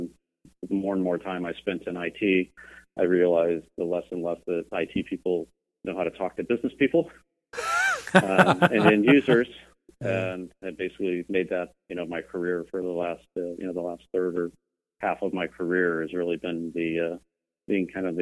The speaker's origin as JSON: {"language": "English", "town": "Arlington Heights", "region": "Illinois", "country": "United States", "tie": "born or raised there", "said": "Yeah, I grew up there for the most part. I considered home. I grew up in Arlington Heights and kind of on the northwest border"}